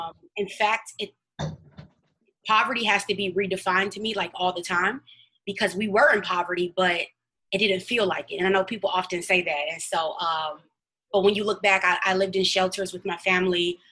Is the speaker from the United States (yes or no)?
yes; Chicago, Illinois, United States; a fun fact about me and my brothers, we're from Chicago.